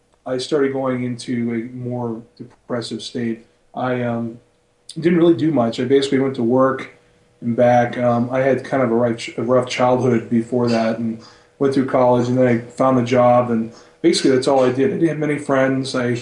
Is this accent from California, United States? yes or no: no; Maine, United States; moved away as an adult; I'm originally from Maine. I was born there. I lived there 23 years. And then I moved to Massachusetts for work, basically.